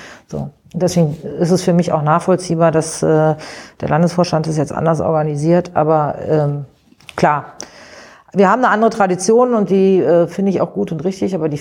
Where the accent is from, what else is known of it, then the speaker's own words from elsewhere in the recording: Berlin, Germany; Ich meine, ich bin ja viele Jahre in Rudow groß geworden.